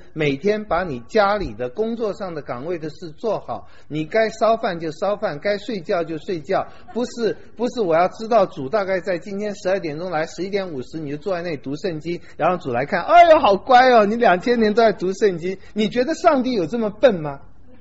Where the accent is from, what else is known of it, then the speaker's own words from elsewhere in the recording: Taiwan; 我们从台湾来的，尤其像我这种老一点的才知道